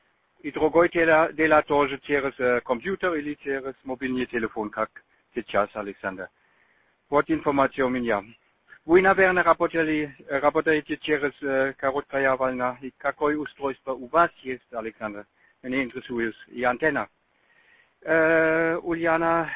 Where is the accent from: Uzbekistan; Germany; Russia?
Germany; Russian is a second language; Но, вы знаете, моя жена из России, я немец.